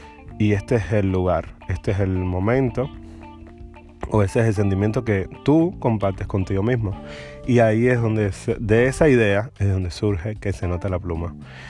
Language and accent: Spanish; Cuba; Yo tengo 24 años, soy cubano, soy un chico creativo, el cual escribe, canta.